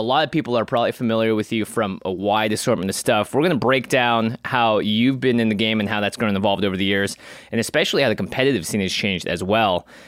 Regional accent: Seattle, Washington, United States; because Josh grew up in Oregon, I grew up in Seattle, so both of us were Seahawks fans

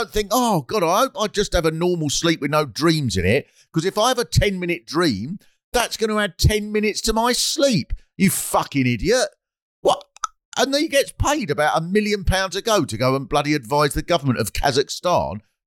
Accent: United Kingdom; I think that protest, of course, is a fundamental part of what we as British people cherish as a democracy

